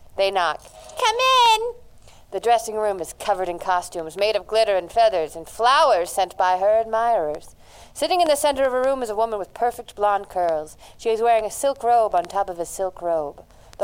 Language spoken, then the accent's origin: English; United States; accent: New York-Boston mix; It's sort of a New York-Boston mix, because...